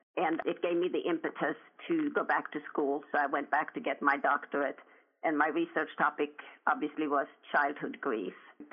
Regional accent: Sweden; I was born and raised in Sweden, and I was the 10th child of 11.

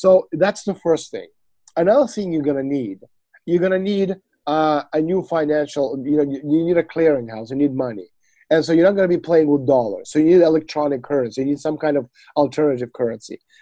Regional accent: Russia; I cannot be, because, first of all, I'm not American. Second of all, I'm Russian. So I look at Donald Trump, you know, from a point of view of someone who wants best for my country.

